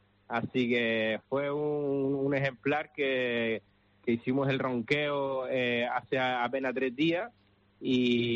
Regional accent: Canary Islands, Spain; como chef o como cocinero canario que soy

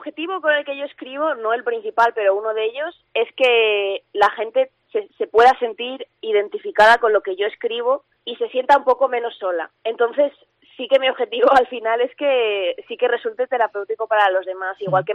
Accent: León, Castile and León, Spain; moved away as an adult; also born or lived in Madrid; yo soy de aquí de León, pero me fui a estudiar a Madrid, periodismo.

